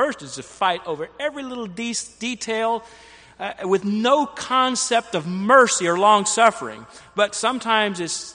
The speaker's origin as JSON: {"language": "English", "region": "Alabama", "country": "United States", "tie": "born or raised there", "said": "Well, the way I was raised in Alabama, you give them a nice handshake, and maybe good to keep your distance."}